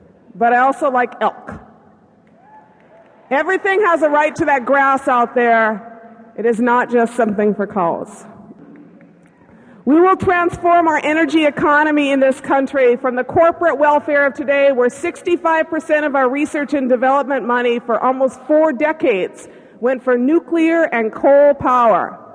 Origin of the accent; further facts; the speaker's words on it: Oregon, United States; You know, I was raised in Southern Oregon, and we know it is true.